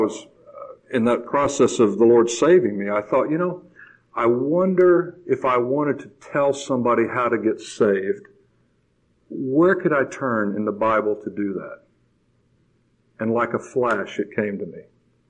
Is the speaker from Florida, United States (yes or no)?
yes; Jacksonville, Florida, United States; eventually went back to Jacksonville, Florida, which is my hometown